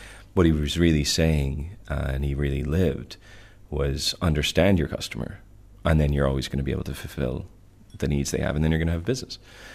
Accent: Kentucky, United States; And so I would say I grew up in Kentucky in an Irish home.

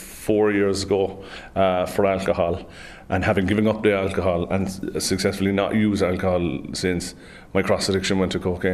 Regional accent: Munster, Ireland; I grew up in the East Cork area and I came from a good family

